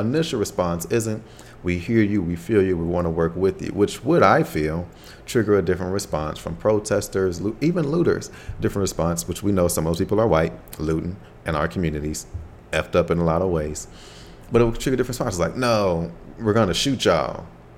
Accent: United States; I don't live on that side of the country anymore. As frequently as I do, but I am American.

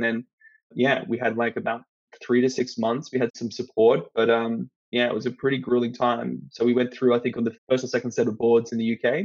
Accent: Australia; now in United Kingdom; I'm from Australia.

